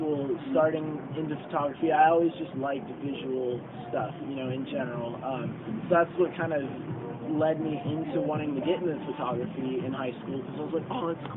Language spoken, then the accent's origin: English; Orlando, Florida, United States; I'm from Orlando, Florida.